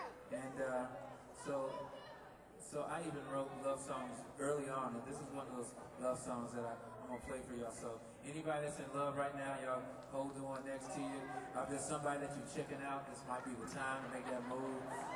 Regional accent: Indianapolis, Indiana, United States; So I'm from Indiana. That's where I was born. And John is from Southern Indiana. I'm from kind of middle Indiana, from Indianapolis.

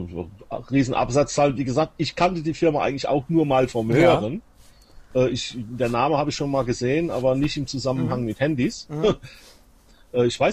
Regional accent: Germany; da müssen wir uns als Deutsche schämen, dass wir solche Mitbürger haben

